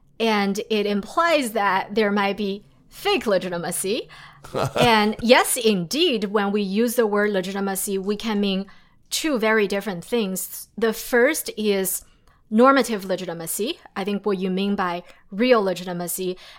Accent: China; I grew up in China

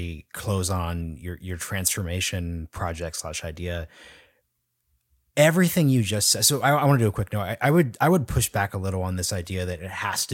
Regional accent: Portland, Oregon, United States; I'm from Portland, Oregon. So I very viscerally feel that in a one party state, there is no next generation.

